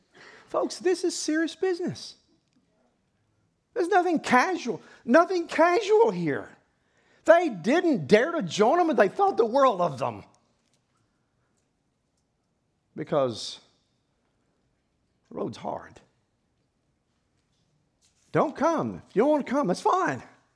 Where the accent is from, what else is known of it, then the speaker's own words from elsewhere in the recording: Oklahoma, United States; Whenever I was a boy growing up in Oklahoma, I remember